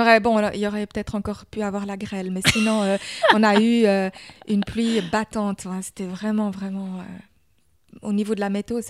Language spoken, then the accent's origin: French; Germany; now in Switzerland; je suis allemande, mais je vis en Suisse.